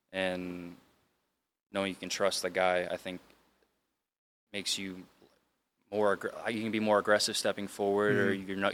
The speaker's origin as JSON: {"language": "English", "town": "San Diego", "region": "California", "country": "United States", "tie": "born there", "said": "Well, so I was born in San Diego. I lived there until I was like five, but I don't really remember it too much"}